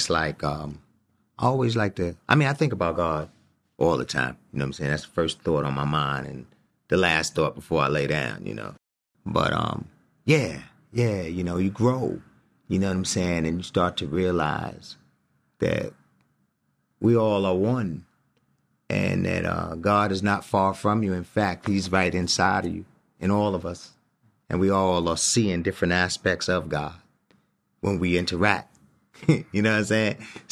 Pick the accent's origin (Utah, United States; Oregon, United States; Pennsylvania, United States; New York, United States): New York, United States; And see, here's the thing about growing up in New York, especially in the era and time when we did. You know, when I grew up, my older brothers, I'm the youngest